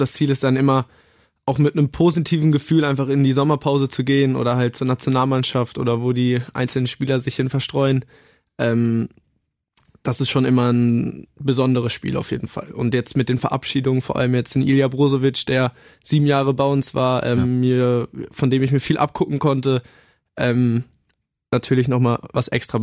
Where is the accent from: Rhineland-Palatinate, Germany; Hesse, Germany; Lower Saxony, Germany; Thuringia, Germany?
Lower Saxony, Germany; Hanover; ich komme aus Hannover, meine Familie ist hier, ich lebe auch noch zu Hause.